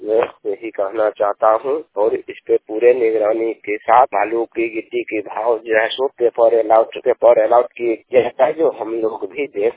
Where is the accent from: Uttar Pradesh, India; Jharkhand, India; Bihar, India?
Bihar, India; Samastipur; समस्तीपुर जिला के रहने वाले हूँ।